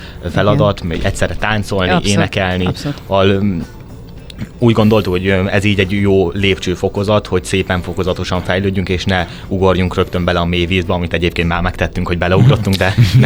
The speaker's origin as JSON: {"language": "Hungarian", "town": "Eger", "region": "Heves", "country": "Hungary", "lives_now": "Budapest, Hungary", "said": "Én egri származású vagyok, de felköltöztem a kollégiumba"}